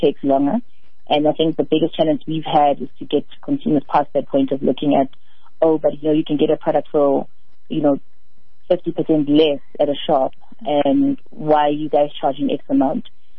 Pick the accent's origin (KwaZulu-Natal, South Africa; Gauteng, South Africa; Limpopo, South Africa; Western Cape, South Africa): Gauteng, South Africa; Soweto; I'm born and raised in Soweto